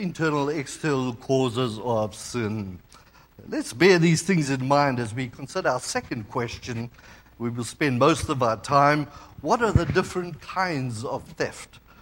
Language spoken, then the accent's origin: English; South Africa; I'm from South Africa, and I think it would be very cool to own a bar of gold.